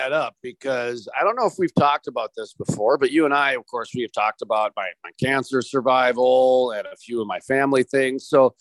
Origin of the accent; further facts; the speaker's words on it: Minneapolis, Minnesota, United States; born there; of course, I was born in Minneapolis